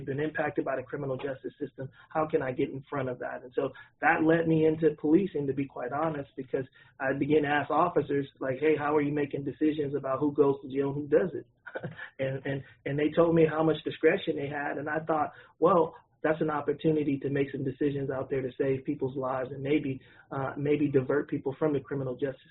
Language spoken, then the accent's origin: English; Oakland, California, United States; for me, I was born and raised in Oakland. I went to Oakland Public Schools. I graduated from McClimas High School, and so Oakland is my home.